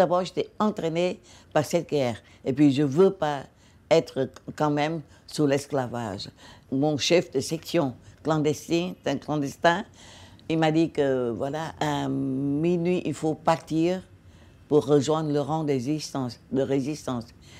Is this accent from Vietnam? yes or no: yes; Hue, Thua Thien Hue, Vietnam; je suis issue d'une famille royale de Hué